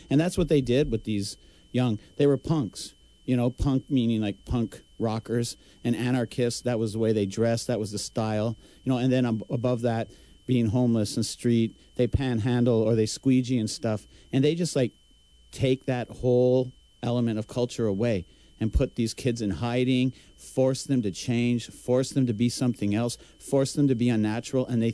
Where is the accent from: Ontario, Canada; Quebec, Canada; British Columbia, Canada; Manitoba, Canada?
Ontario, Canada; I mean, I'm not from Ontario right now, but I was raised in Ontario.